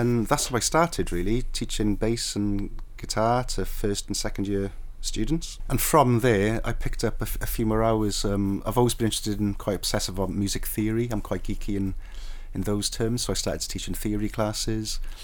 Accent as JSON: {"language": "English", "town": "Bangor", "region": "Wales", "country": "United Kingdom", "tie": "born or raised there", "also_born_or_lived": "Cardiff", "said": "I was born in the Heath in Cardiff, went to Mellyn Griffith Welsh Language School. Then I spent around close to 10 years, I think, in Bangor."}